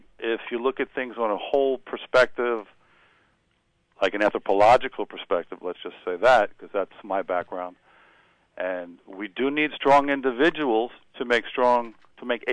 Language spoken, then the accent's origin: English; New York City, New York, United States; My altruism, as well as I'm a New Yorker. I've had to deal with a lot in the city life of ours. I've even been characterized as an angry New Yorker